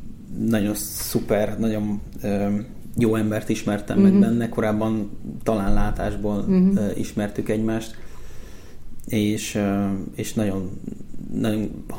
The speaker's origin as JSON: {"language": "Hungarian", "region": "Budapest", "country": "Hungary", "said": "Én Pest-Szent-Lőrincről származom"}